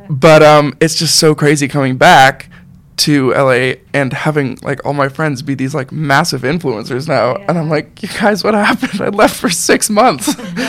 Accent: Toronto, Ontario, Canada; I'm from Toronto

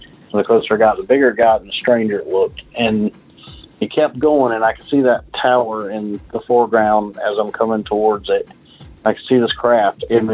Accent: Missouri, United States; I'm from Missouri.

